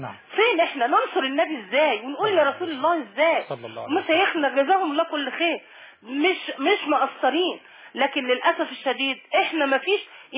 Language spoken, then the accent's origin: Arabic; Egypt; احنا كمصريين قلوبنا فيها خير كتير جدا الحمد لله رب العالمين،